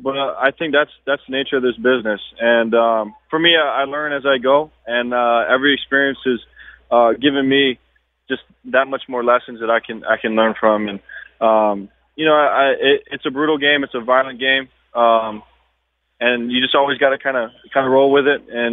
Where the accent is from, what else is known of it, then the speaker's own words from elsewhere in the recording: Hawaii, United States; For us growing up in Hawaii and you know going to the same high school as him